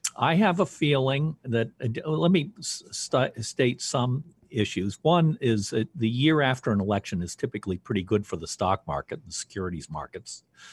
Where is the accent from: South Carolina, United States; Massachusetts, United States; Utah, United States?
Massachusetts, United States; is also going on in my home state of Massachusetts